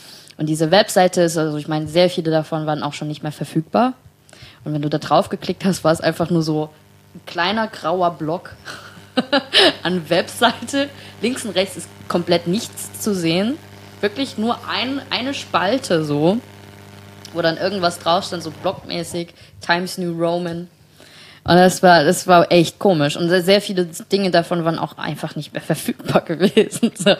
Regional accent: Saarland, Germany; Gut, aber ich komme ja auch aus dem Saarland.

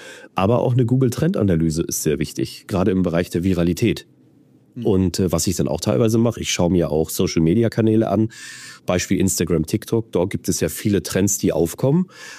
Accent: Hamburg, Germany; ich komme ja aus Hamburg.

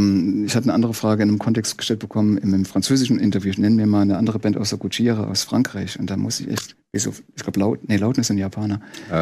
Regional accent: Saarland, Germany; wir kommen ja aus dem Saarland

